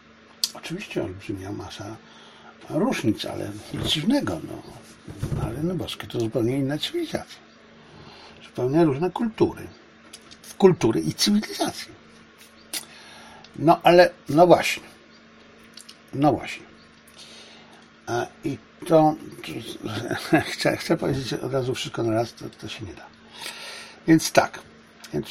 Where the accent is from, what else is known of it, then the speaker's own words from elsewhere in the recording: China; a w tym, że jestem zarówno Polakiem, jak i Chińczykiem, i katolikiem, i konfucjanistą